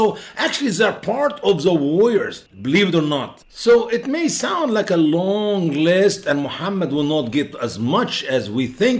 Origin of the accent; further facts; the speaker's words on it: Egypt; who came attack my home country, Egypt